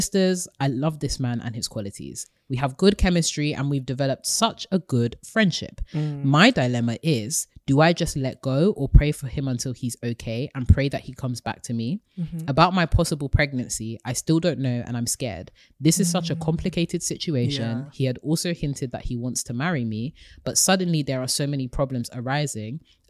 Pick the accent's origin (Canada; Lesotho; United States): Lesotho; I come from Lesotho, which is the kidney of South Africa, as say.